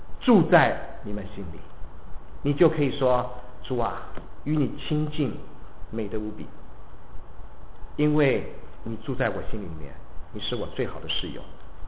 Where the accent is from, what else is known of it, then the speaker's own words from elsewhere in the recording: Taiwan; 我从台湾来，我跟国内的弟兄姊妹没有隔阂。